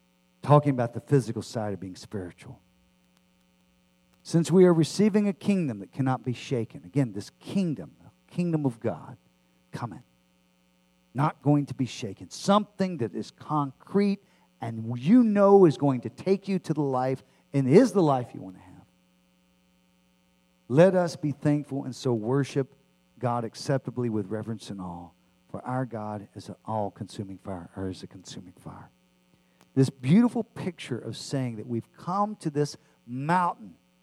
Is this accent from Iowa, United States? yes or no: no; Texas, United States; I am a Texan, and don't You ever do that to me.